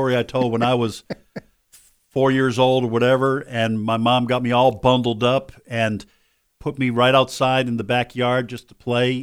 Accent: New Hampshire, United States; I grew up in New Hampshire. That's right.

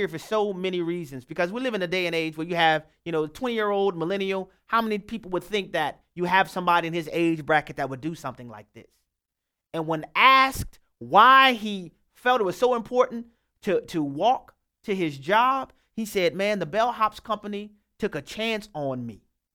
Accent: New Orleans, Louisiana, United States; Obviously, y'all know I'm from New Orleans, you know.

